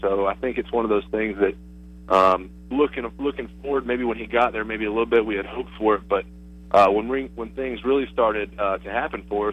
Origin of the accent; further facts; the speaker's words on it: Florida, United States; never was growing up in Florida too big of a deer hunter